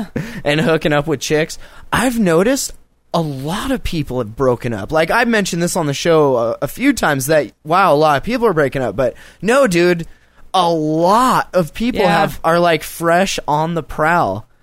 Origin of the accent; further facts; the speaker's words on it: California, United States; born there; Like, I was born in California, but I will tell you something.